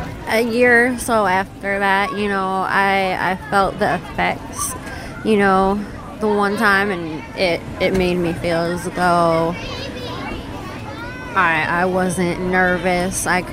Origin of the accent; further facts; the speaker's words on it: Burlington, New Jersey, United States; I grew up in Burlington, New Jersey.